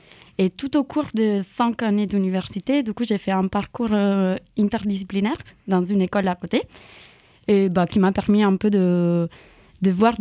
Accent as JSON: {"language": "French", "country": "Italy", "said": "Oui, je viens d'Italie à la base, ouais."}